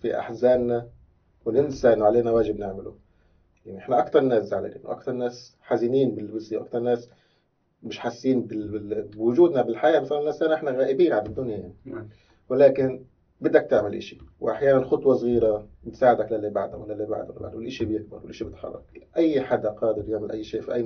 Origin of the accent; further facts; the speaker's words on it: Palestine; كمان عشت في رام الله 3 سنين، بس كمان بحس إنه إحنا استعجلنا كفلسطينيين